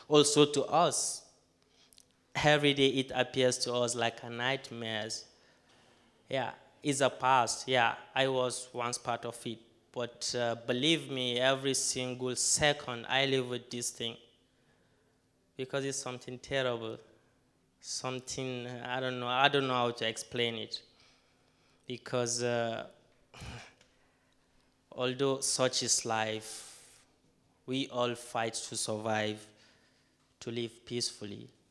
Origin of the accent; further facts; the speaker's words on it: Nigeria; now in Italy; I am a Nigerian, but I stay in Italy.